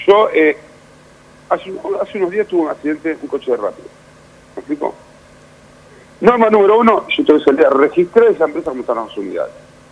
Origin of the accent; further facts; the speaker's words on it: Tandil, Buenos Aires Province, Argentina; Yo soy de Tandil, déjame que te diga.